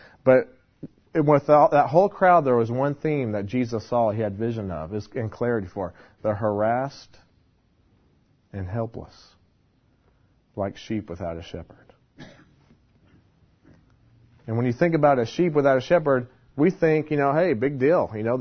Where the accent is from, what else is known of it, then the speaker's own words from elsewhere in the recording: Indiana, United States; Well, like I said, I grew up in Indiana.